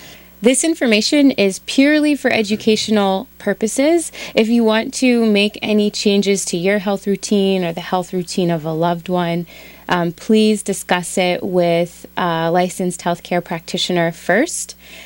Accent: Maryland, United States; I'm moving back to my home state in Maryland.

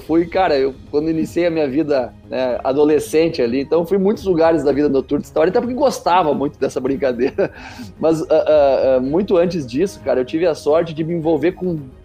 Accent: Santa Maria, Rio Grande do Sul, Brazil; Depois mudamos para a Zona Norte de Santa Maria, né, no bairro Perpétuo Socorro, onde eu cresci efetivamente, próximo ao clube esportivo, me envolvi com escotismo, com, né, como também pelo lado da minha mãe, do lado materno, a gente foi criado próximo da igreja luterana

